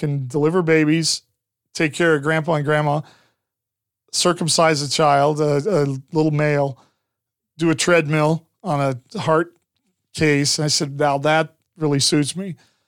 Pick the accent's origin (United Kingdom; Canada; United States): United States; Colby, Kansas; I was from Kansas. And she, I was born in Colby, Kansas, raised in Colby.